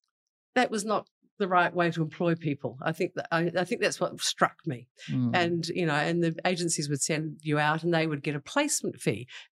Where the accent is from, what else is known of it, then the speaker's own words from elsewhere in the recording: New Zealand; now in Australia; Well, I came here from New Zealand and arrived in 1983 with a suitcase, $600, and a kind of a dream to get on in life.